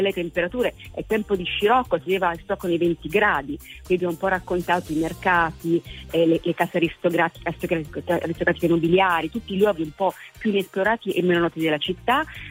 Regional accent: Perugia, Umbria, Italy; Io torno nella mia terra, che è Perugia, che è proprio quindi l'Umbria

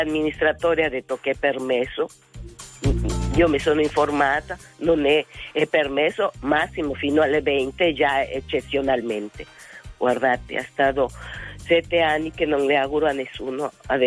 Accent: Ecuador; io sono originaria d'Ecuador

